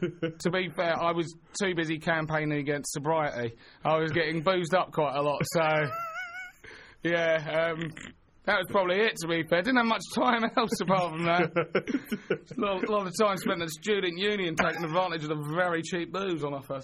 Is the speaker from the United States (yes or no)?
no; London, United Kingdom; I come from London.